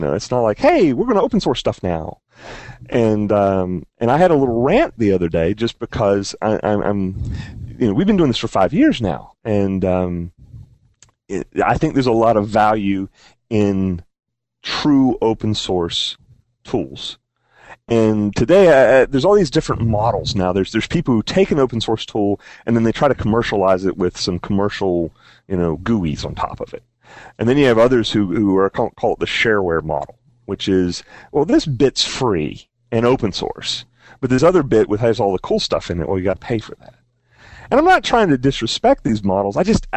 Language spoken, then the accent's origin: English; North Carolina, United States; I'm Southern. I'm from North Carolina.